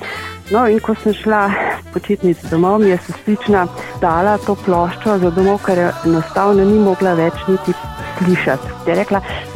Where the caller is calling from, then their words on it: Ljubljana, Central Slovenia, Slovenia; iz Ljubljane